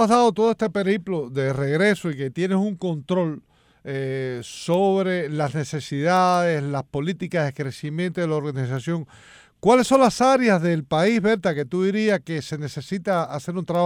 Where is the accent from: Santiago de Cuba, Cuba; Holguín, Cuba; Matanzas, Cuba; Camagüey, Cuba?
Camagüey, Cuba; ¿Cómo anda la cosa por mi tierra, por Camagüey?